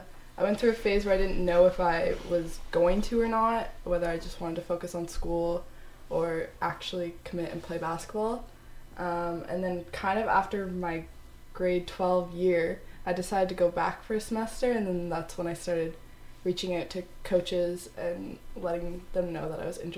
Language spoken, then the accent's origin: English; Kingston, Ontario, Canada; I grew up in Kingston, Ontario, and I don't really remember not playing basketball